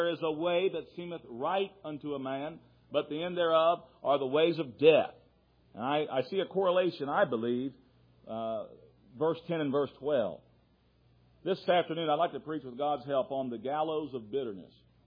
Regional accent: Wilmington, Ohio, United States; from Wilmington, Ohio

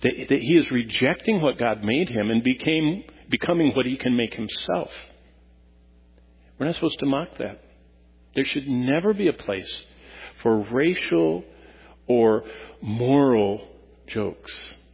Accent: Lansing, Michigan, United States; I mean, I was raised in Lansing, and my parents, my mom didn't work, my dad worked at General Motors hourly.

